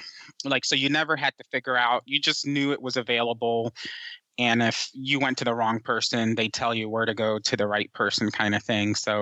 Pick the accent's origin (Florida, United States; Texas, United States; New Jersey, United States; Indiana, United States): New Jersey, United States; he's from New Jersey, and I grew up in New Jersey, so we talked about that a little bit.